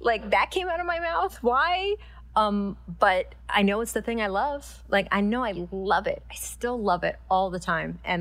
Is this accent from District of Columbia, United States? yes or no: yes; Washington, District of Columbia, United States; For me, so I grew up in the Washington, D.C. area, the Washington Post, great newspaper.